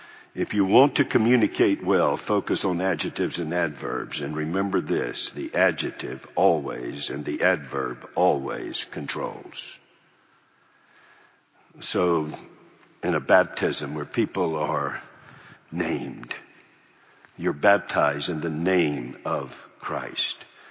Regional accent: United States; In God's providence, I'm an American.

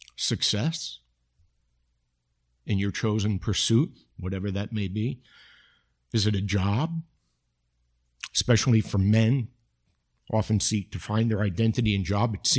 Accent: New York City, New York, United States; I am from the Bronx. You know what they say, right? The Bronx, no thongs.

